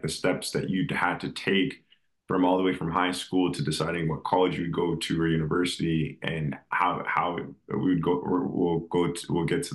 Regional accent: Brampton, Ontario, Canada; we're from Canada, from Brampton, Ontario, and we used to go to middle school with each other, high school.

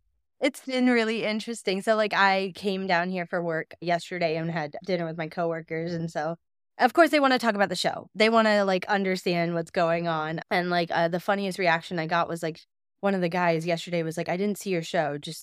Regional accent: Atlanta, Georgia, United States; also born or lived in Florida; So I was born in Florida, raised in Atlanta. And so we were there since I was like 4. So Atlanta has always been a big thing for me.

